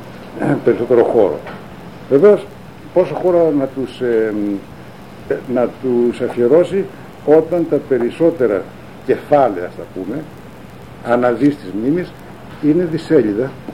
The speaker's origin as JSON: {"language": "Greek", "town": "Athens", "region": "Attica", "country": "Greece", "said": "Εγώ σαν Αθηναία είχα απόλυτη άγρια."}